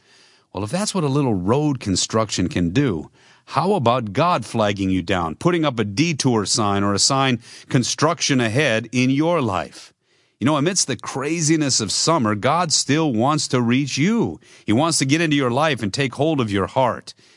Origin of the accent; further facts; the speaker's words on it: Michigan, United States; My home state of Michigan has Detroit, a serious contender for a city with the most road construction, repair, and road repaving.